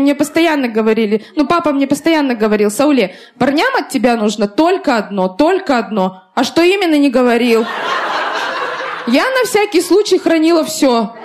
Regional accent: Russia; Я родилась и выросла в России. Я даже казахский не знаю.

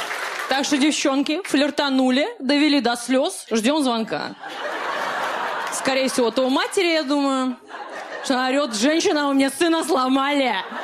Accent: Makhachkala, Dagestan, Russia; недавно ездила домой в Махачкалу.

